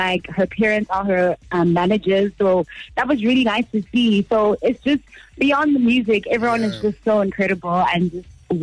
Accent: Eastern Cape, South Africa; Okay, so I'm Xhosa from the Eastern Cape. Shout out.

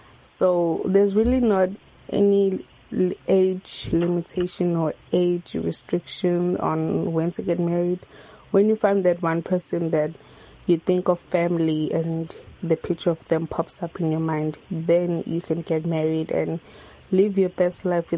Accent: Adams Mission, KwaZulu-Natal, South Africa; I'm from Adam's Mission.

